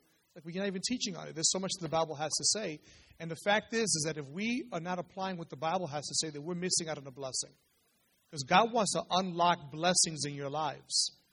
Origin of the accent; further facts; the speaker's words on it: New York City, New York, United States; I mean, I'm from New York City